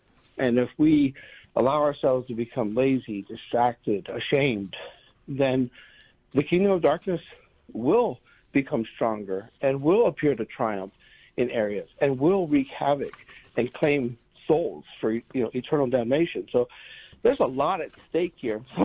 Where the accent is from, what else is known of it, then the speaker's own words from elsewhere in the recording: Germany; I grew up in what was then West Germany during the Cold War. My father was in the military